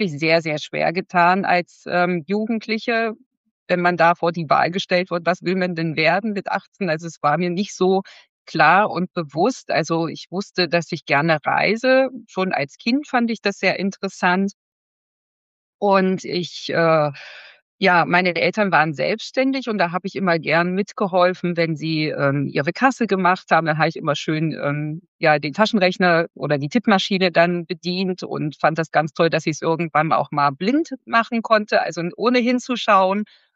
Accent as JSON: {"language": "German", "region": "Berlin", "country": "Germany", "said": "ich komme aus Berlin und wohne hier mit zwei Kindern."}